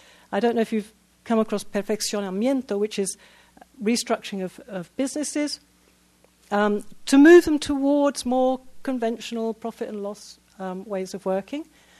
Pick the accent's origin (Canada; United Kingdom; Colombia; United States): United Kingdom; as a British person